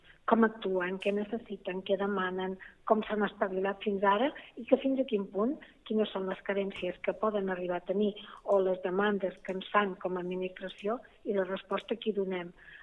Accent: Corçà, Catalonia, Spain; jo he nascut a Cursà i he viscut sempre a Cursà.

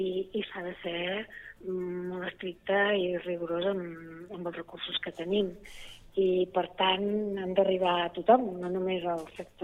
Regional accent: Corçà, Catalonia, Spain; jo he nascut a Cursà i he viscut sempre a Cursà.

